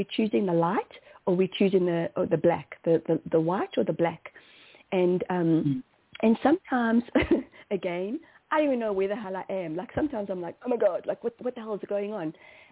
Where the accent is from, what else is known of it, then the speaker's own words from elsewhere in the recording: South Africa; you know, I am from South Africa. Most of my family still lives in South Africa.